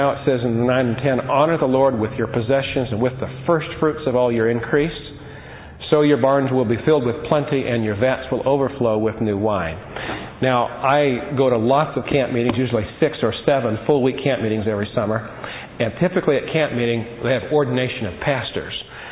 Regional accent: Chico, California, United States; I was born in Butte County, Chico, and lived there a lot of my early life, and I visited my brother who still lives up there last night.

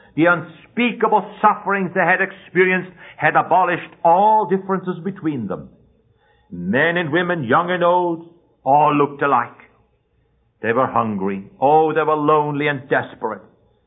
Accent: Switzerland; You know, I'm from Switzerland

